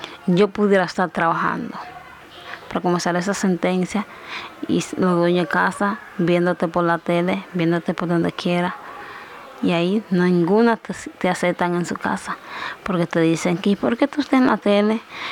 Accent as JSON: {"language": "Spanish", "country": "Dominican Republic", "said": "Porque yo soy de aquí, de la República Dominicana."}